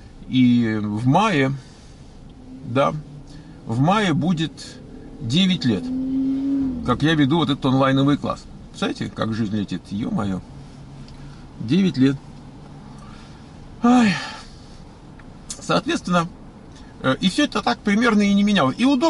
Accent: Moscow, Russia; мы оба там из России, я из Москвы

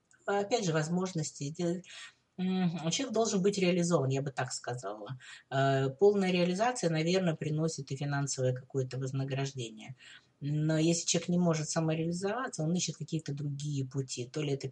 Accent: Kyiv, Ukraine; Вот мои воспоминания детства, там были сугробы снега, машин практически не было

